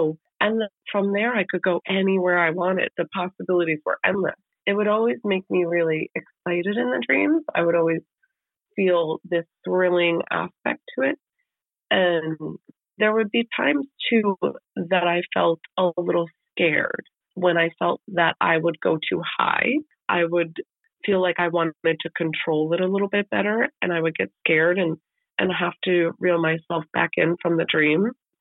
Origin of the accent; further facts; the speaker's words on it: New York, United States; born there; So I was born in 1983 in Hudson Valley, New York.